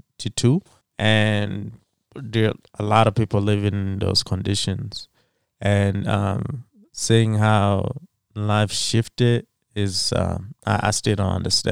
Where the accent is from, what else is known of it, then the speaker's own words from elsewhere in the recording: Rwanda; born there; I was born in Rwanda. And so then I spoke Kinyarwanda. And then Kirundi, they're kind of similar, but when you know those two languages, you know the difference.